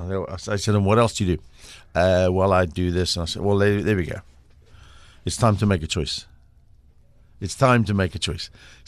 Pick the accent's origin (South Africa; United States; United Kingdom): South Africa; hi, I'm from South Africa